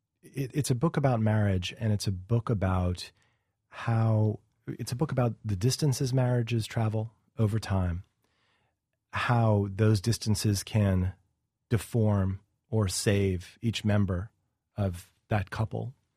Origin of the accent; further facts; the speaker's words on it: New York, United States; And then, you know, as a New Yorker, gone south to, learn about a city in a newsroom of very committed, very smart people.